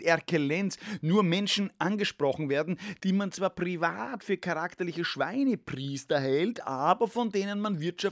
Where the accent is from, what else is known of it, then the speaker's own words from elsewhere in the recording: Austria; Und als Österreicher muss ich angesichts dessen einmal wirklich ganz sachlich fragen